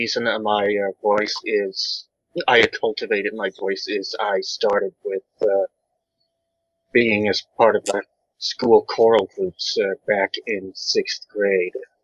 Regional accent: Michigan, United States; but I am 29 years old, have been born and raised in Michigan.

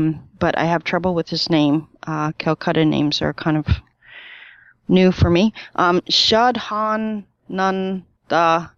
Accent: Ontario, Canada; I'm from Canada, near Toronto, actually. Okay, just okay. South of that, about an hour south of Toronto.

